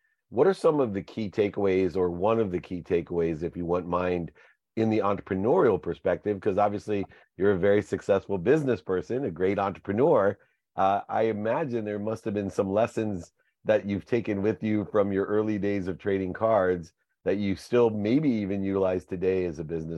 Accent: Akron, Ohio, United States; born there; And I was born in Akron, Ohio, and mom was from Dayton.

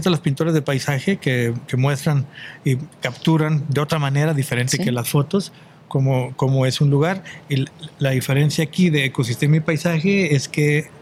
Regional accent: Guadalajara, Castilla-La Mancha, Spain; para los que somos de Guadalajara o de la región

